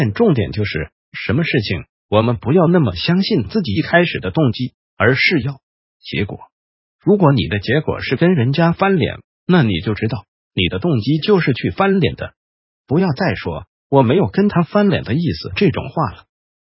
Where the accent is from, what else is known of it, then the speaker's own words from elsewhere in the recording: Taiwan; 把这种夜店喝挂掉的女生捡回去玩弄的这个事情，我们台湾人称为捡尸。